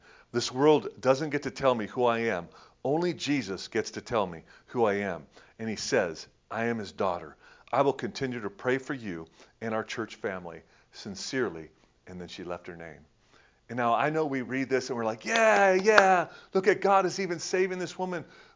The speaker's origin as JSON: {"language": "English", "town": "Detroit", "region": "Michigan", "country": "United States", "tie": "born or raised there", "said": "Back in 1994, the U.S. Figure Skating Champions were taking place actually in my hometown, Detroit, Michigan, Joe Louis Arena."}